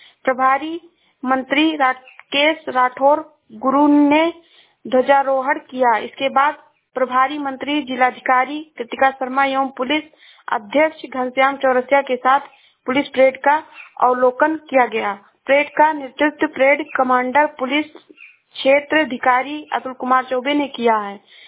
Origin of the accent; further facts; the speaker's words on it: Uttar Pradesh, India; मैं जिला श्रावस्ती से हूँ।